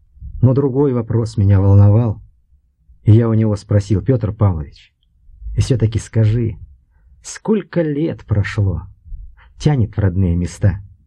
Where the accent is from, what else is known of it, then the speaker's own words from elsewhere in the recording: Altai Krai, Russia; Петр Павлович мой земляк. Я тоже родился и вырос в Кулундинской степи.